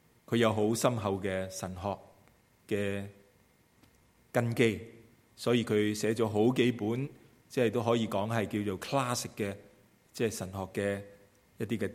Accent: Hong Kong; 我们在香港长大的那些

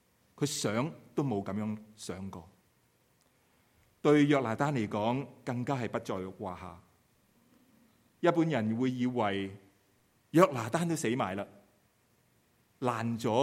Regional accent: China; 刚才我们讲到我们中国人很多的习俗

